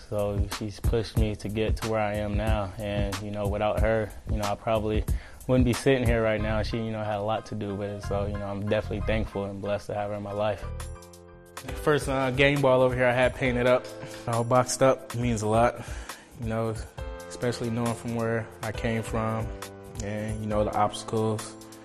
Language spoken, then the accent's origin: English; Dayton, Ohio, United States; I brought you back to my hometown, Dayton, Ohio. Shows you where I grew up.